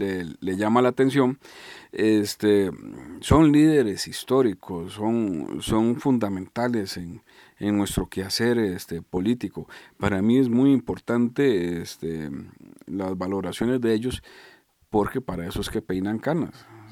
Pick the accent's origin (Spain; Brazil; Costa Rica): Costa Rica; Y otra cosa que también como costarricense siempre me pregunto